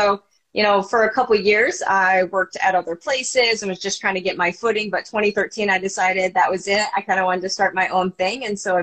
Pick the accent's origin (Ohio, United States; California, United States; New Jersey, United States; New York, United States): Ohio, United States; moved away as an adult; now in Arizona, United States; But yeah, I grew up in Ohio and then came out to Arizona to go to med school, and I just never left.